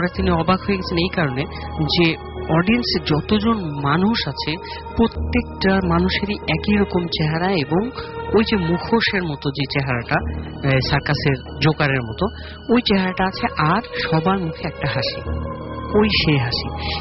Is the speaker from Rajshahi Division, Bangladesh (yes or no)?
yes; Rajshahi, Rajshahi Division, Bangladesh; now in Dhaka, Bangladesh; রাজশাহী থেকে, আমি এখন আমি থাকছি মিরপুর একে, এখানে থাকি।